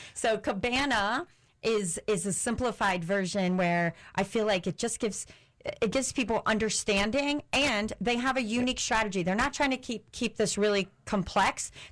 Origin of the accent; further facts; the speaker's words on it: Indiana, United States; I just am familiar with Ohio. I'm from Indiana, but that's not why I chose them.